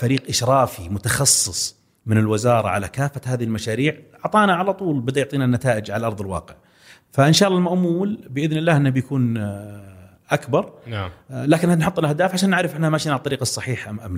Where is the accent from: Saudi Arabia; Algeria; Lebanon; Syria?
Saudi Arabia; مؤشر ثاني برضو يحق لنا كسعوديين نفتخر